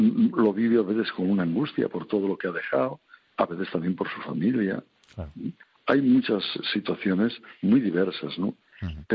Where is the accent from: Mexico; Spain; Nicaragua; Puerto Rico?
Spain; Santoña, Cantabria; lo que era la cárcel del Dueso allá en mi tierra, en la villa de Santoña